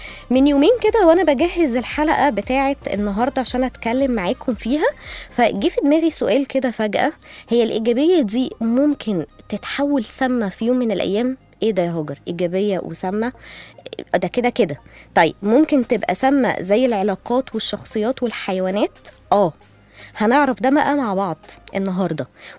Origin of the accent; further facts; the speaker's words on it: Egypt; عربية الفول عندنا في مصر من أحلى وأجمل الطقوس اللي بتتعمل في بلدنا الصبح.